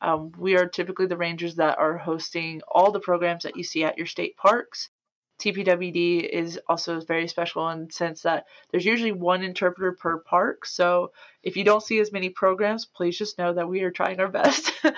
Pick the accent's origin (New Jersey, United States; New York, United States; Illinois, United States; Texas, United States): Texas, United States; So for me, I'm originally from Southeast Texas, so I came from the swamps and stuff.